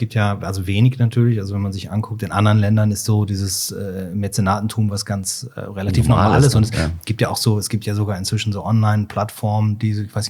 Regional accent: Cologne, North Rhine-Westphalia, Germany; ich komme ja aus Köln

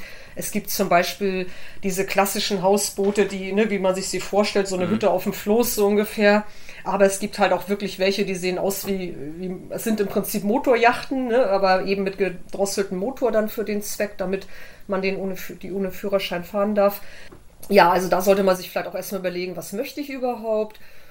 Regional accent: Flensburg, Schleswig-Holstein, Germany; born there; Ich bin in Flensburg geboren und war damals schon als Kind auf der Ostsee unterwegs und so weiter mit meinen Eltern.

